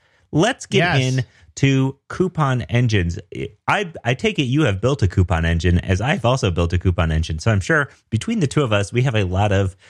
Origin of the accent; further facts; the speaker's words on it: Denver, Colorado, United States; I'm a developer from Denver, Colorado